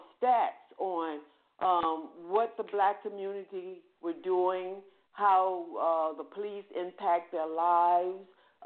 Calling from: Philadelphia, Pennsylvania, United States; I'm calling from Philadelphia.

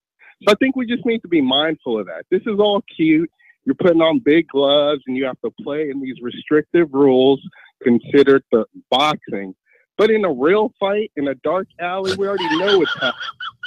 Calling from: Washington, District of Columbia, United States; I'm calling from D.C.

